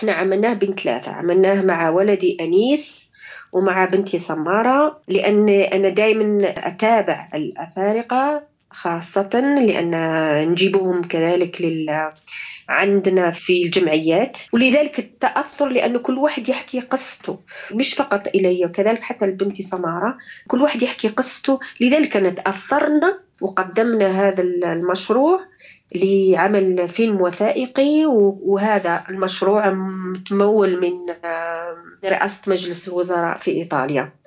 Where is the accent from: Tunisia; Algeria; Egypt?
Algeria; طبعا أنا من أصلي جزائرية